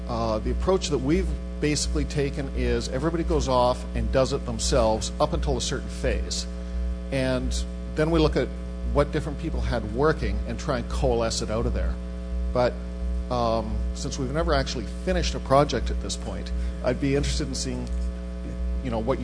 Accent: Calgary, Alberta, Canada; I'm from Calgary.

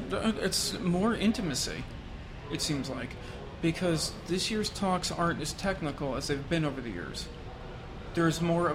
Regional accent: New Jersey, United States; from Jersey

